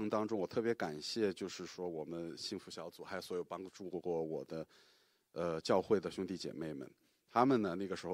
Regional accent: Shanghai, China; 我也来自上海。

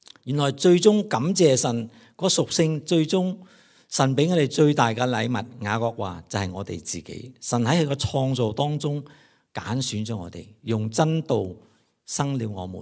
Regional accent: China; 所以这种就是我们中国人所想的智慧

